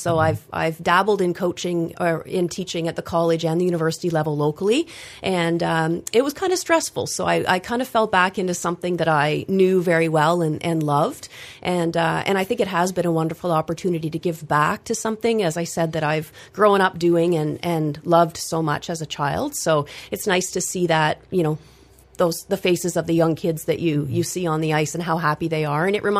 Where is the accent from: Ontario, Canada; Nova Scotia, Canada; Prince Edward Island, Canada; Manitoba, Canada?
Ontario, Canada; Perth; moved away as an adult; now in Kingston, Canada; I finished high school. I grew up in Perth, finished high school